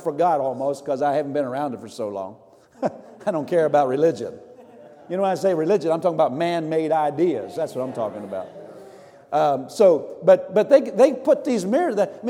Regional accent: East Coast, United States; In the Midwest, I grew up on the East Coast. We had it there, too

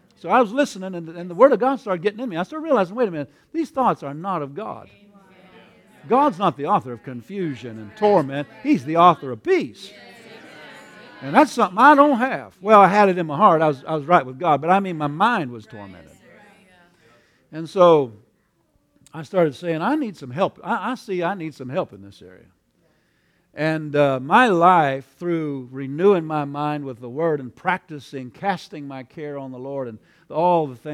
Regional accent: Pennsylvania, United States; I grew up in Pennsylvania on a farm, and my parents were Mennonites. And I was, of course, Mennonite

